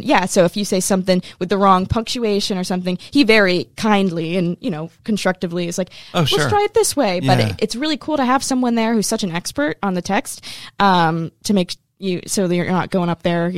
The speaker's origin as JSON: {"language": "English", "town": "Tampa", "region": "Florida", "country": "United States", "tie": "born or raised there", "said": "growing up in Tampa and watching theater in Tampa, are people that I knew and was familiar with."}